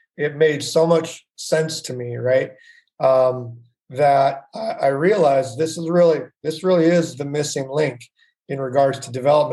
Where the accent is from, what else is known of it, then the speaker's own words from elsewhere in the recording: Seattle, Washington, United States; So I grew up in Seattle, Washington, up in the Northwest.